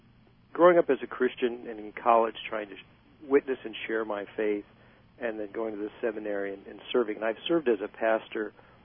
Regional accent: Nebraska, United States; now in Pennsylvania, United States; growing up in Nebraska or serving in California or the East Coast

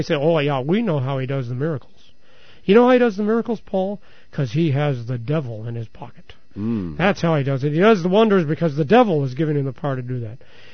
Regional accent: Independence, Missouri, United States; born there; I was born in Independence, Missouri. How could I be anything but a Democrat? Truman's hometown.

